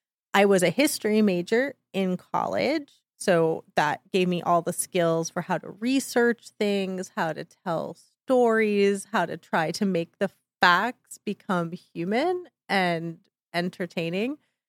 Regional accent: Palm Beach Gardens, Florida, United States; moved away as an adult; also born or lived in Orlando; now in New York City, United States; I was born in Orlando, but I grew up in Palm Beach Gardens.

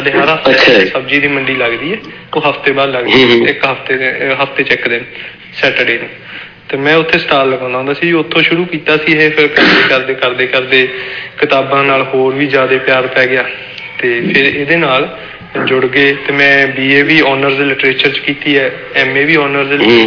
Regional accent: Randiala, Punjab, India; ਮੇਰਾ ਪਿੰਡ ਰੰਡਿਆਲਾ ਮੋਗੇ ਜ਼ਿਲ੍ਹੇ ਦੇ ਵਿੱਚ

